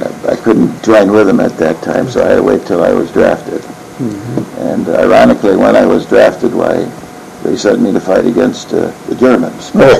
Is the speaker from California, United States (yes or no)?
no; Sheboygan, Wisconsin, United States; Prior to the war, I grew up in Sheboygan, Wisconsin, during the Depression period, and my father had a job at Kohler, Wisconsin